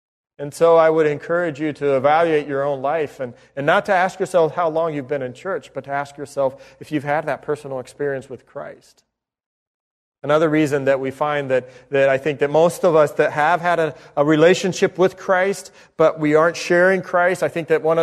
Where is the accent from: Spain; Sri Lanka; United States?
Spain; When I was growing up in Spain, I remember some missionaries from Brazil.